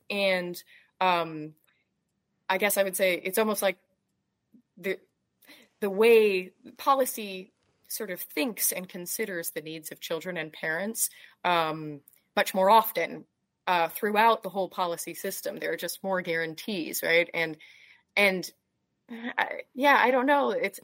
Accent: United States; And I remember hearing that, and just as an American, like my impulse, everything in me was just like, wait, like, sorry.

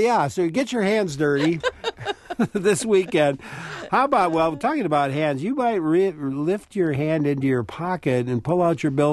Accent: Stoughton, Wisconsin, United States; born there; Probably in honor of the fact that I was born in Stoughton.

